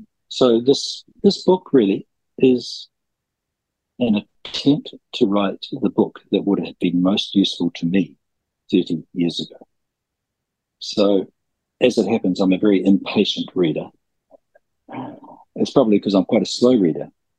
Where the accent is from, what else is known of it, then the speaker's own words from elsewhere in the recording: Hawke's Bay, New Zealand; I grew up in Hawke's Bay, and I knew no Jewish people.